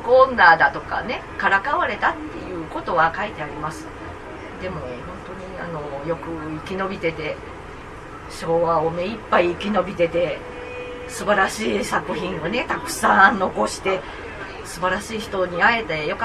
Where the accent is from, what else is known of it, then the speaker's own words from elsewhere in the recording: Aichi, Japan; 私も愛知県出身で、愛知県が大嫌いで